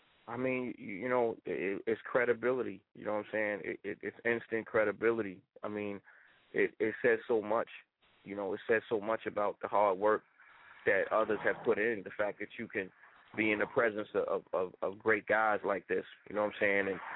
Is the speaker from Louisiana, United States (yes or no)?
no; Baltimore, Maryland, United States; I come from Baltimore, so, you know, Baltimore is not a hip-hop, you know, hip-hop-based city.